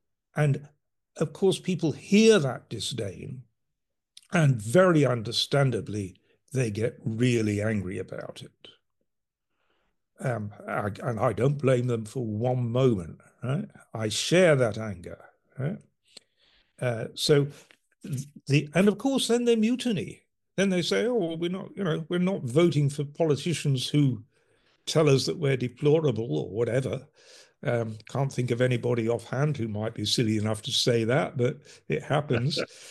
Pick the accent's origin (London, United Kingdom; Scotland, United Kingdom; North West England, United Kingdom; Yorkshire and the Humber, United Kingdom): Yorkshire and the Humber, United Kingdom; I'm a Yorkshireman, we're able to laugh at ourselves.